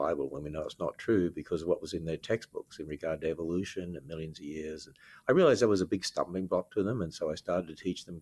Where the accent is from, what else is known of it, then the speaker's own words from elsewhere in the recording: Australia; accent: Australian; I'm originally from Australia. I hope you can tell that by the accent. I hope I still have an Australian accent.